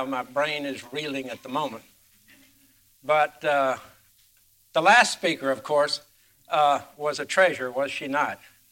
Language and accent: English; Georgia, United States; I hail from Northeast Georgia.